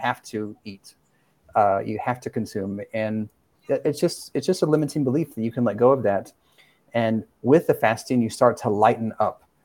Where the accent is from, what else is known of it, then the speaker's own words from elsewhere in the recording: Texas, United States; as a Texan, you know, this I was born into this food culture where it was very normal to, you know, just eat all of this heavy foods